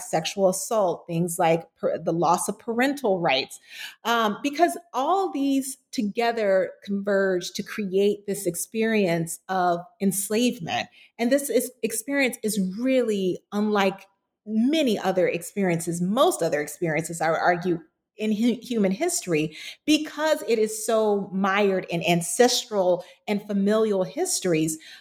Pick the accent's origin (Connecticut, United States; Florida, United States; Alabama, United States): Florida, United States; you can't include my home state of Florida